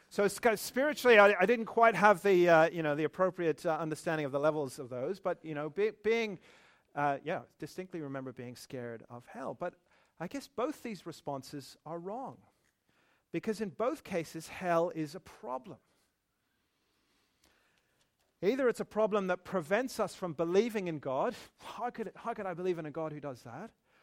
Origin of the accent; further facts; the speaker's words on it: Northern Ireland, United Kingdom; I grew up in Northern Ireland, a very conservative environment at the time.